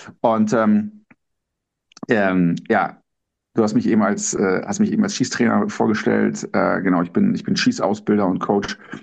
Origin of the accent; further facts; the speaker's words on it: Düsseldorf, North Rhine-Westphalia, Germany; Geboren und aufgewachsen bin ich in Düsseldorf.